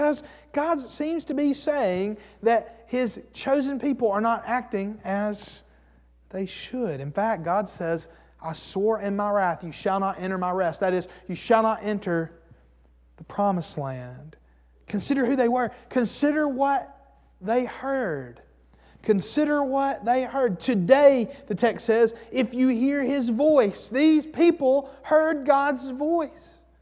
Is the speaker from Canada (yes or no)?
no; Sand Mountain, Alabama, United States; can y'all tell I'm from Sand Mountain?